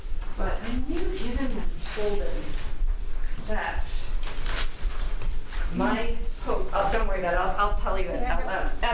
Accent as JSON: {"language": "English", "region": "New York", "country": "United States", "tie": "born or raised there", "said": "Because I grew up in New York. What can I say? I get talking fast, and I try hard not to."}